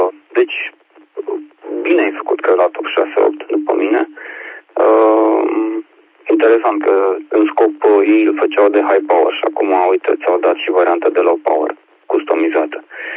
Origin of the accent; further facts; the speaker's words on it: Arad, Arad County, Romania; born there; moved away as an adult; also born or lived in Timișoara; now in Bucharest, Romania; M-am născut în Arad, deci tot în districtul 2. Am mers la facultate și mi-am făcut familia în districtul 3, districtul 2, Timișoara. S-a născut fiica mea acolo. Și am migrat către București cu jobul, să zic așa, și cu familia.